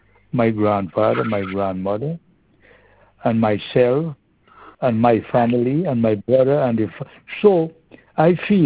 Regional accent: Guyana; I am from Guyana. I'm an Indian guy.

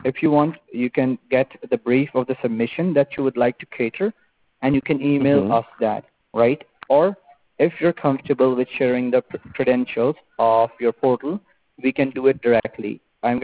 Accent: United States; now in San Jose, United States; I am from States and I work here in this company, which is located

